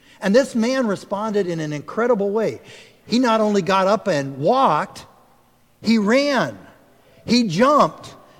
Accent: Nebraska, United States; Yes, I'm from Nebraska, corn huskers.

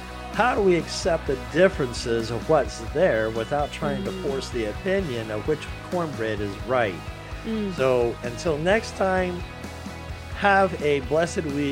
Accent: Texas, United States; I grew up in Texas, where cornbread was real cornbread in an iron cast skillet.

